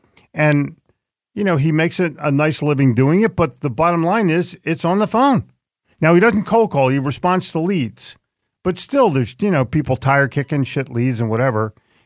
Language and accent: English; New Jersey, United States; you could bounce me all you want because I'm from Jersey. We live in the bounce capital of the United States.